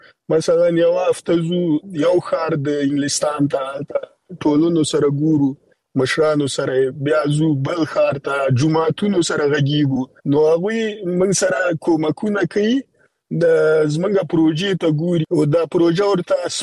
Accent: Afghanistan; مونږ خپل افغانان یو او مونږ د وطن د سره ځانګړي مینه لرو

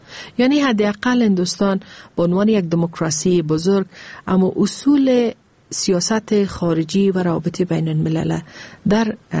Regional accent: Afghanistan; ما به عنوان یک افغان

